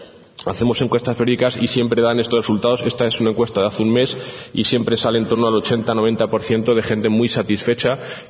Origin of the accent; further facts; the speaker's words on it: Soria, Castile and León, Spain; porque yo soy de Soria, siempre pongo pueblos de Soria.